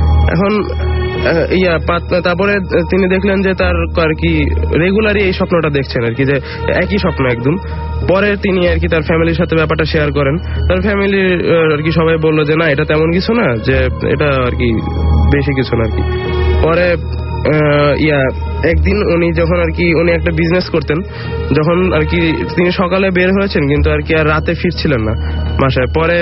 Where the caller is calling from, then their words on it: Mohammadpur, Dhaka Division, Bangladesh; মোহাম্মদপুর থেকে।